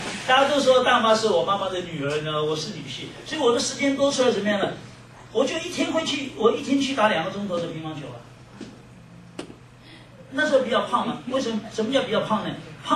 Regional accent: China; 我们中国人很聪明的

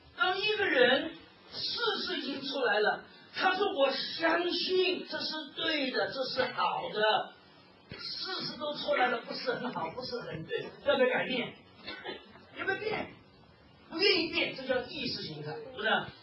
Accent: Shanghai, China; 在上海每一个弄堂里面都有一个火，都有一个炼钢炉的。我小时候在那边看的

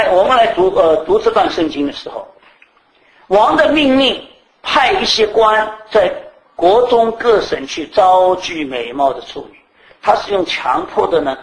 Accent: Yongtai, Fujian, China; 那人家在泰国问我的时候，我说我是从永泰来的

